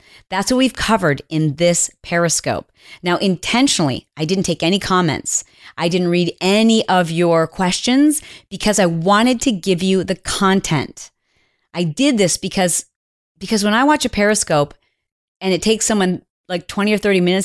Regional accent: Indiana, United States; I want her to say my name and say that I'm from Indiana.

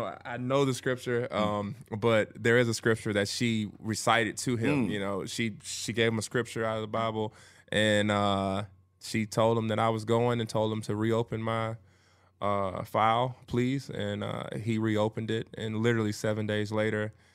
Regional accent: Dickinson, Texas, United States; So I'm originally from Dickinson. That's where my whole family is. Mm-hmm. Dickinson, Texas. I went to school in Friendswood.

